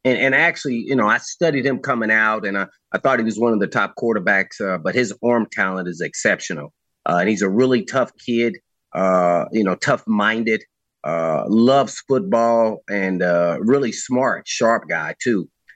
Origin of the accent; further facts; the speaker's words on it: Indianapolis, Indiana, United States; I grew up in Indianapolis, Indiana, and We didn't have the Colts.